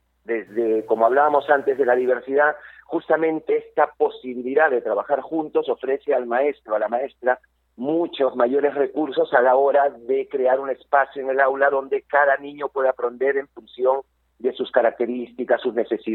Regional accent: Lima, Peru; moved away; also born or lived in Spain; yo me fui de Perú a principios de los 90 y he hecho toda mi carrera profesional en España. Y claro, yo la referencia que tenía en la escuela peruana es la que yo viví aquí en Lima, en toda mi infancia y mi adolescencia

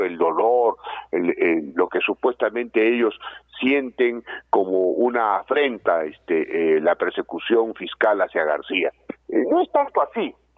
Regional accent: Cusco, Peru; como en mi tierra, en el Cusco

